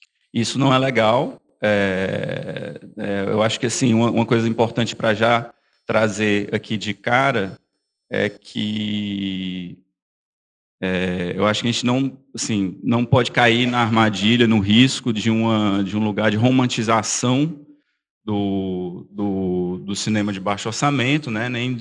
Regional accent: Ceará, Brazil; Eu sou do Ceará e obviamente, os custos para filmar no Ceará não são os mesmos para filmar em São Paulo ou no Rio de Janeiro

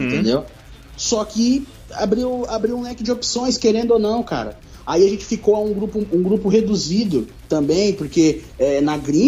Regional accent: São Paulo, Brazil; a gente é de quebrada, cara. O Vascão é Taboão City aí, eu sou do Capão

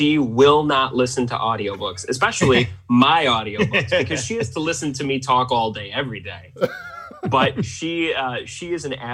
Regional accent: Michigan, United States; So I hail from the Mitten State of Michigan. I spent most of my youth here. Went to a local university in Michigan.

